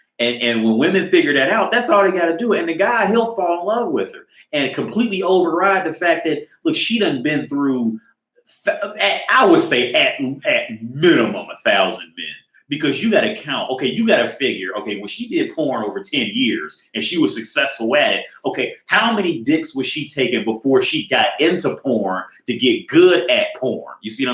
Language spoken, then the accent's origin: English; United States; now in Prague, Czech Republic; because I grew up in America, and America things are very much more spread out. Where here, everything's, you know, in Prague, it's all condensed, man.